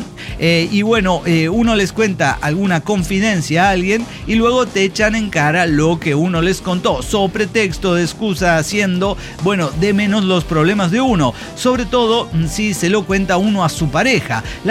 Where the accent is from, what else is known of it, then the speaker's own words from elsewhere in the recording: Guatemala; Y nosotros le decíamos, somos guatemaltecos de Guatemala.